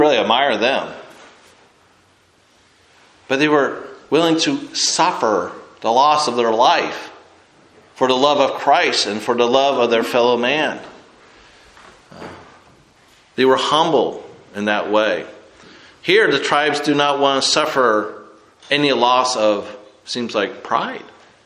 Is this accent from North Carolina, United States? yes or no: no; California, United States; Now, growing up in California during the 70s, I bring this up every now and then